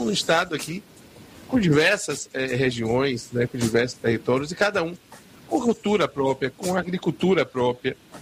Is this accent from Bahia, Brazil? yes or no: yes; Salvador, Bahia, Brazil; quando eu estou fora de Salvador, fora da Bahia, fora do Brasil, eu costumo falar baixo, porque sou baiano.